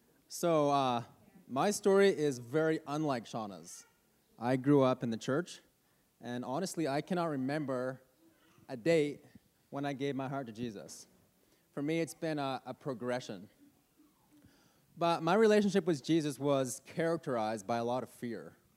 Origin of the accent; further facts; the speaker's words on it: New Brunswick, Canada; So I grew up in New Brunswick